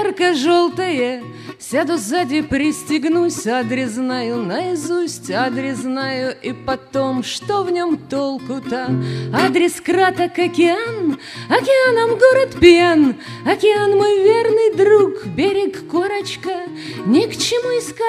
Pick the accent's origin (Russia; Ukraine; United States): United States; San Diego, California; Дело в том, что я из Сан-Диего. Сан-Диего находится на границе с Мексикой.